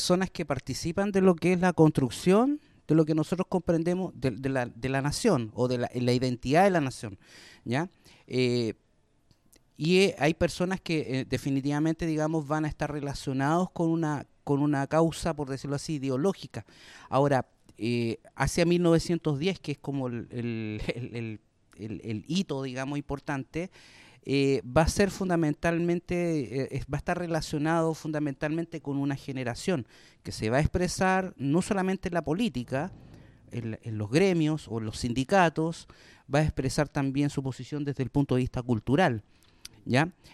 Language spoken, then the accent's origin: Spanish; Valparaíso, Chile; Yo como porteño también me siento parte, digamos, o sea, es como de repente sentir el olor a café tostado y me acuerdo inmediatamente los días domingos en Valparaíso